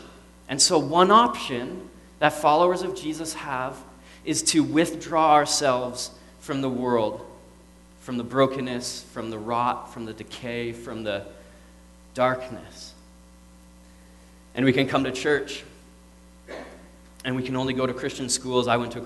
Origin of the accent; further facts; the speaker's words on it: Montreal, Quebec, Canada; We grew up in Montreal, so, like, at, like, 3:30, it starts to get dark outside, and it gets dark.